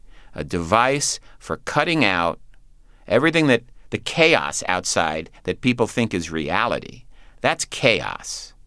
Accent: New York, United States; growing up in New York, and in particular going to the UN school, which is I went to the United Nations school from kindergarten all the way through high school.

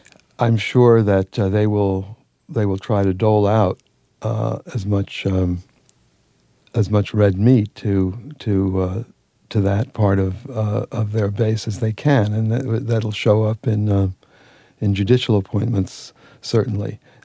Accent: United States; I'm as good an American as any of these people.

